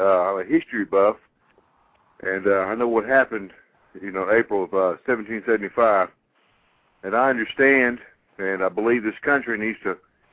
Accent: Gainesville, Georgia, United States; now in Griffin, United States; I'm from Gainesville, Georgia, actually. Moved down here to Griffin, Georgia.

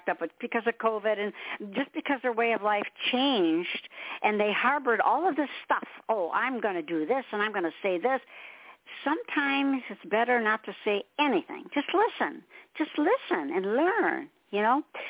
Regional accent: Michigan, United States; now in US South; I mean, I'm in the South, and I was born and raised in Michigan. So it's completely different up there.

